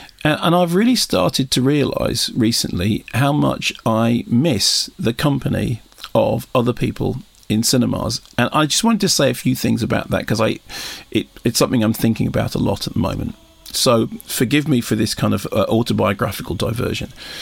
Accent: London, United Kingdom; I grew up in North London, in North Finchley

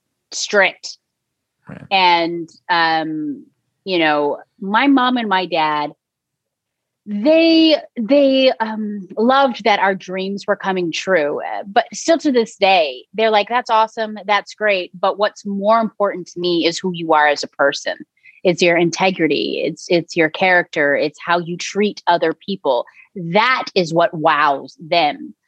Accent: Texas, United States; now in Los Angeles, United States; So my sister and I, we came out to LA from Texas to pursue an acting career.

